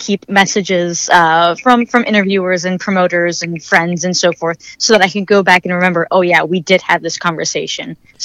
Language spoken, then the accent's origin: English; Youngstown, Ohio, United States; I'm from the Youngstown, Ohio area, so I'm in boring Ohio, you know, kind of sort of northeastern. I'm between Pittsburgh and Cleveland